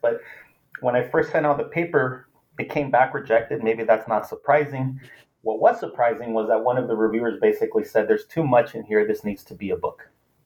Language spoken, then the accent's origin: English; Los Angeles, California, United States; I'm originally from Los Angeles